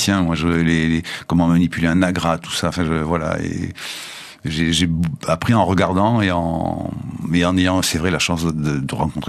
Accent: Toulouse, Occitanie, France; et moi je suis toulousain en plus

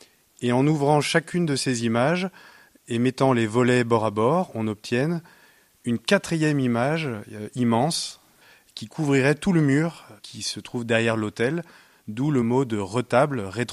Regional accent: Lyon, Auvergne-Rhône-Alpes, France; c'est le mont Cindre à Saint-Cyr au Mont-d'Or, chez nous à Lyon

